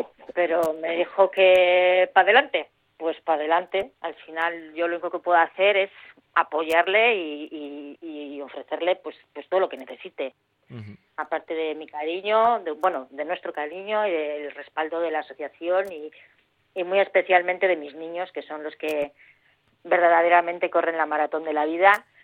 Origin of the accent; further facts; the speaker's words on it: Basauri, Basque Country, Spain; yo soy de Basauri todavía, mi pueblo maravilloso que nos ha ayudado y nos sigue ayudando muchísimo